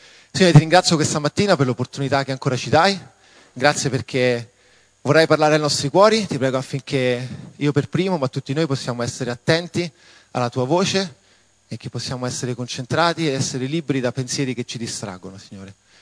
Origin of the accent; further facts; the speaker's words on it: Rome, Lazio, Italy; sono di Roma